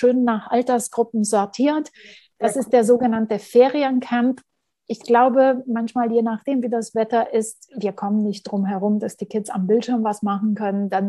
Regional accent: Berlin, Germany; ich bin Berlinerin

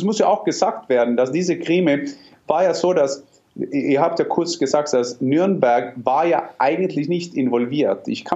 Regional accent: Norway; German is a second language; ich bin Norweger

